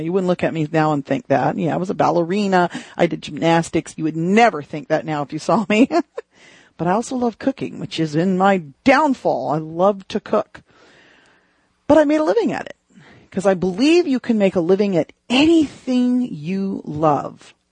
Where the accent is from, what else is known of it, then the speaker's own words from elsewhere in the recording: Texas, United States; also born or lived in California; See, I'm from Texas. I'm actually from Texas. I live in Texas now half the time, maybe two-thirds of the time now. And I find my accent's coming back